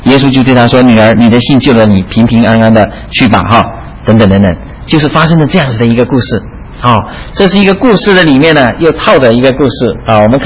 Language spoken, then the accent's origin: Chinese; China; 因为我是从中国大陆来的，那我的太太是从台湾来的哈，